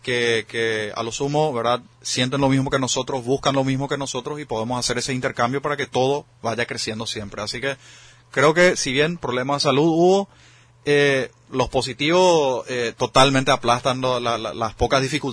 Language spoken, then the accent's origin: Spanish; Filadelfia, Boquerón, Paraguay; personalmente yo vengo de Filadelfia, del Chaco, soy del interior.